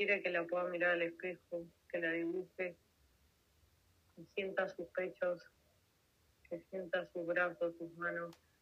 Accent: Buenos Aires, Argentina; Soy de Argentina, Buenos Aires.

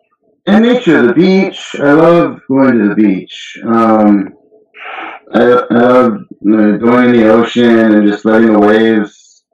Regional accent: Culver City, California, United States; also born or lived in West Los Angeles; I grew up in Culver City, for the most part, you know, at a younger age, I grew up around, until I was about 8, I grew up around Pico and Shenandoah, in West

